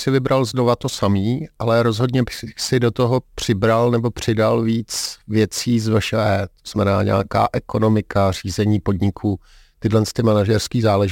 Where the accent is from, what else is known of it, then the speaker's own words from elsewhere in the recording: Karlovy Vary, Karlovy Vary Region, Czechia; No, já jsem Karlovarák původně.